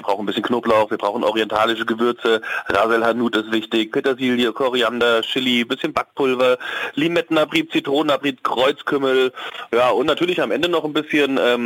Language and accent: German; Hesse, Germany; ich bin Hesse